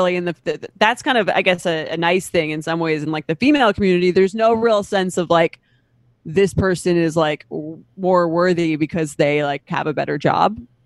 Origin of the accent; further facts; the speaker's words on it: Long Island, New York, United States; Love Long Island. That's my hometown.